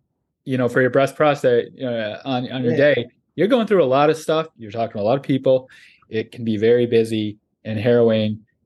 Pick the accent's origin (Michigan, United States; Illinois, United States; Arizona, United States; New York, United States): Michigan, United States; My sister went to Ohio State. You know, we're from Michigan.